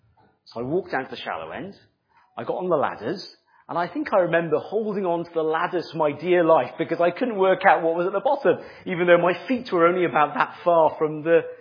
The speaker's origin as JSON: {"language": "English", "town": "Cardiff", "region": "Wales", "country": "United Kingdom", "tie": "born or raised there", "said": "I grew up in the Heath"}